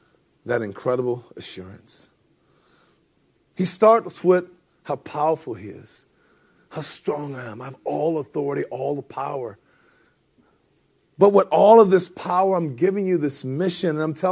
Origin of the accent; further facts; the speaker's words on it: the South, United States; you know, I'm from the South.